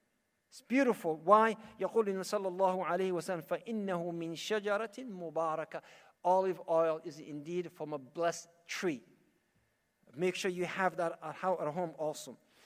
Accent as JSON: {"language": "English", "country": "Saudi Arabia", "tie": "born or raised there", "lives_now": "Canada", "said": "Back home, I remember when I was growing up in Saudi"}